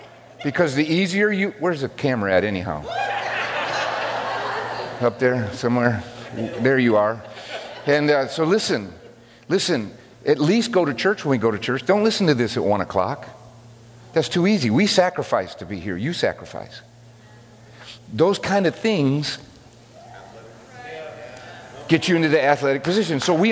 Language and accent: English; the South, United States; I'm from the South, and that's how I run.